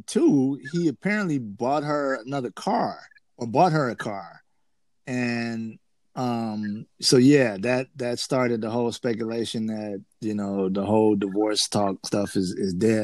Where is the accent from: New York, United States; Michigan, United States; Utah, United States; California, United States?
Michigan, United States; Detroit; Hey man, I'm from Detroit.